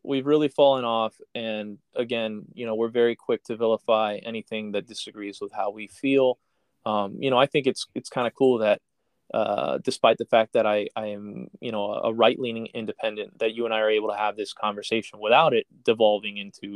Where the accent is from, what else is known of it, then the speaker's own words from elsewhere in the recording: Miami, Florida, United States; I grew up in Miami